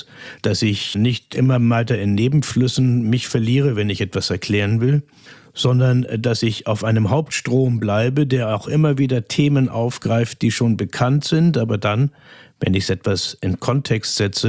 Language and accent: German; Kiel, Schleswig-Holstein, Germany; born there; Ich komme ursprünglich aus Kiel. Ich bin in Kiel, in Schleswig-Holstein geboren. Meine Eltern waren allerdings, meine Mutter aus Schleswig-Holstein, aber mein Vater war aus Siebenbürgen.